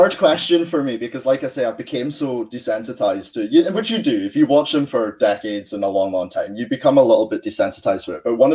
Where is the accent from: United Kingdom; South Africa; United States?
United Kingdom; Scotland; I'm Scottish.